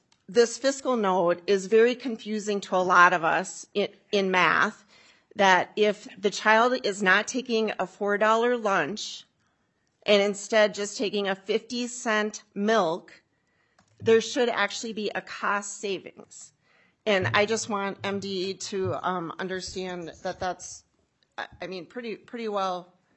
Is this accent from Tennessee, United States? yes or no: no; Minnesota, United States; I'm from Southeast Minnesota as well.